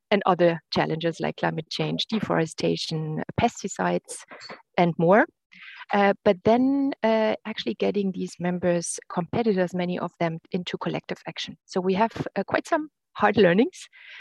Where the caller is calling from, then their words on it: Germany; English is a second language; I'm calling today from Germany.